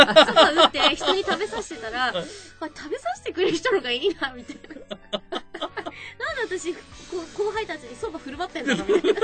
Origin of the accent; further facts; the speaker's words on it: United States; moved away as an adult; now in Japan; もともとこう、アメリカで生まれて、アメリカで育ってるんで。